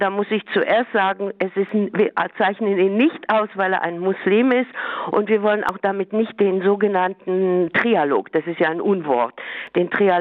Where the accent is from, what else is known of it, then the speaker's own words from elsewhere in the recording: Kassel, Hesse, Germany; ich komme ja zufällig aus Hessen, aus Kassel